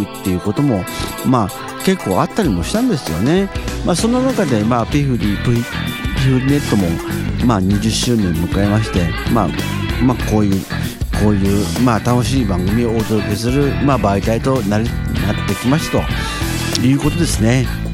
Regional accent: Nerima, Tokyo, Japan; 東京練馬区出身です。東京練馬区出身の年齢は今年で47あります。

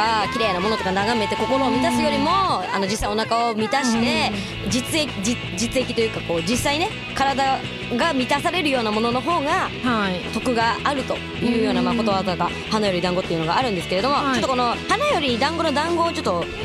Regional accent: Aomori, Japan; ちょうどね、私の出身地の、ね、青森県とかあっちの方はですね

